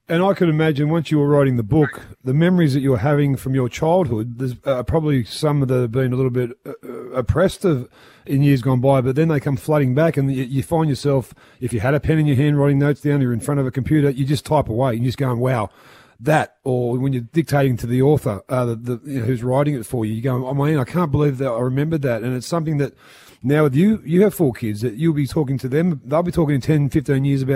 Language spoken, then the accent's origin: English; Mount Druitt, New South Wales, Australia; I'm from Mount Druitt, and we often got mistaken for louts